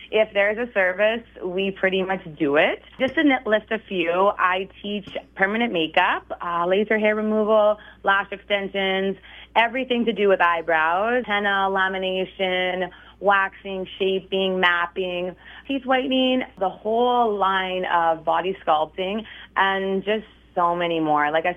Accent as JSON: {"language": "English", "town": "Porcupine Plain", "region": "Saskatchewan", "country": "Canada", "said": "and I am from Porcupine Plain."}